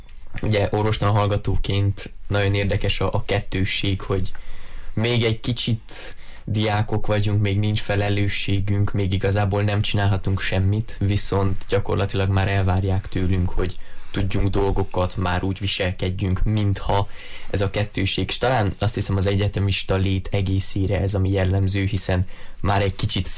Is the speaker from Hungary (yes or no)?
no; Gheorgheni, Harghita, Romania; Nem, én Gyergyószentmiklósi vagyok.